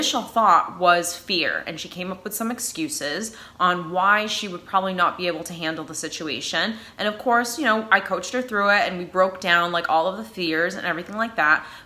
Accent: New England, United States; accent: New England; that's my New England accent

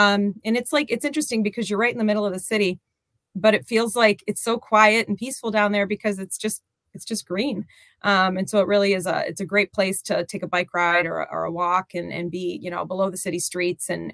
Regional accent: Michigan, United States; certainly when I was growing up near Detroit.

